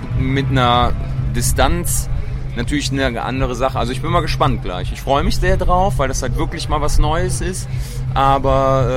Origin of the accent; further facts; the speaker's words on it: Düsseldorf, North Rhine-Westphalia, Germany; Und als Düsseldorfer kann ich sagen, auf jeden Fall Hamburg